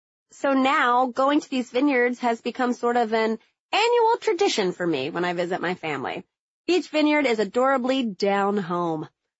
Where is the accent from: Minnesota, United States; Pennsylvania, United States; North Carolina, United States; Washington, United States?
North Carolina, United States; tons of small vineyards have begun popping up in my hometown area and the county surrounding it. And thank the God of Grigio, because when I was growing up, Yadkin County was drier than my cooter